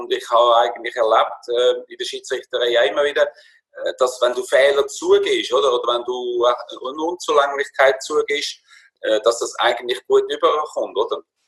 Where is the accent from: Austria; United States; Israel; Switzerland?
Switzerland; Und bei uns in der Schweiz ist es oft, wir leben, um zu arbeiten.